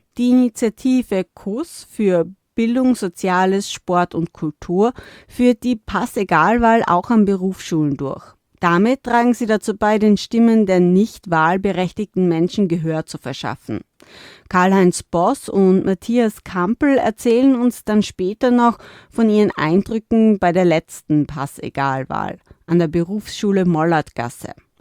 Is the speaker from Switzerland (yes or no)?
no; Styria, Austria; born there; now in Vienna, Austria; darf ich als gebürtige Steirerin zum ersten Mal in Wien wählen